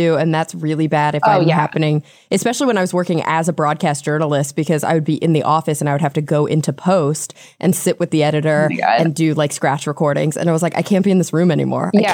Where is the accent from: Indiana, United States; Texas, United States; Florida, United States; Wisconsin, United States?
Texas, United States; Well, I grew up in Texas, so that's super different too. Like I was definitely at a Friday Night Lights school.